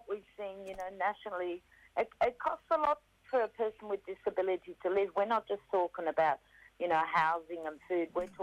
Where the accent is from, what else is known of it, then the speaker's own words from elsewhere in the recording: New South Wales, Australia; as you said. I come from … up on the north coast of New South Wales, so that's Gambangia country.